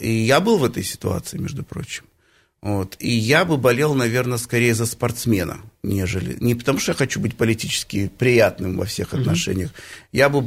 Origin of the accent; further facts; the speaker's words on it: Belarus; born there; also born or lived in United Kingdom; Если мы говорим о понятии родины, то я родился в Беларуси.